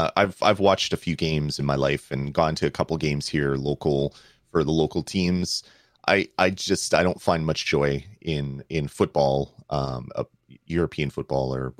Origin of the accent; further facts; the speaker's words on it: Canada; I'm Canadian. It's soccer up here.